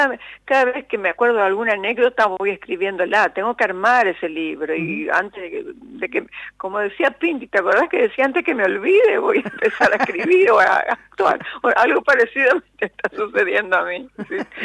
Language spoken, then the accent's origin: Spanish; Posadas, Misiones, Argentina; also born or lived in San Antonio / Encarnación; Mi hermana nació en Iguazú, pero después al poco tiempo, éramos niñas aún, ya nos vinimos para Misiones, para Posadas, no encontramos lugar, fuimos a Encarnación a vivir un tiempito, después ya volvimos a Posadas y nos quedamos definitivamente, aunque en diferentes lugares